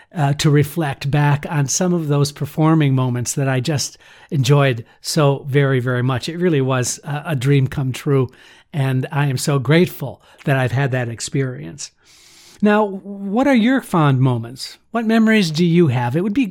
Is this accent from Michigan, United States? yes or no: yes; Michigan, United States; I remember so many amazing Christmases with a large family growing up in Michigan